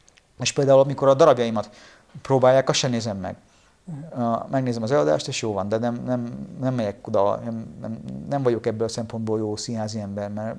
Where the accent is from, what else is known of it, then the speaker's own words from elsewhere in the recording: Romania; én ugye úgy nőttem fel, hogy nagyon gyorsan megtanultam románul, a barátaim fel román volt, románul verekedtünk